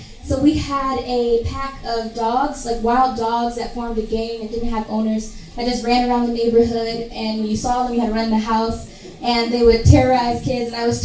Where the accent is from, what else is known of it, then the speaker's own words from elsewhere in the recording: Cleveland, Ohio, United States; born there; I was born in Cleveland, Ohio. I think it's a wonderful city. And I was born in a family of three siblings, two sisters and one brother.